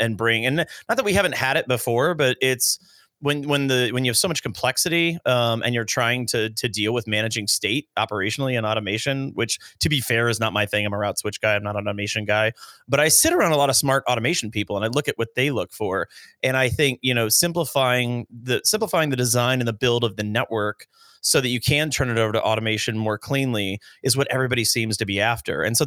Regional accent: Indiana, United States; Christmas Story is very near and dear to my heart growing up in Northwestern Indiana.

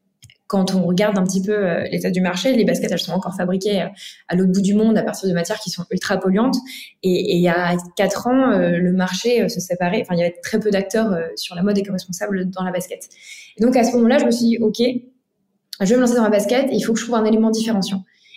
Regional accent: Angers, Pays de la Loire, France; moi, j'ai grandi à Angers, à côté de Nantes, à la campagne, entourée de champs, de vaches.

